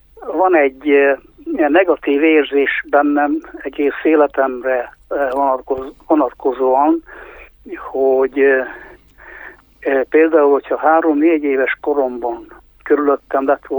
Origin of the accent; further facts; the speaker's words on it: Romania; hogy én egy magyar gyerek vagyok Romániában.